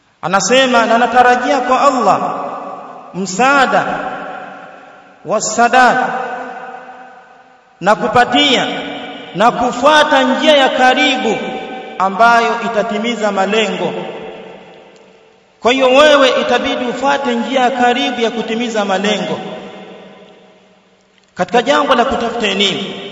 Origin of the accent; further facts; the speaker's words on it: Singida, Tanzania; kwetu ni Singida. Kwa hiyo karibuni sana Singida.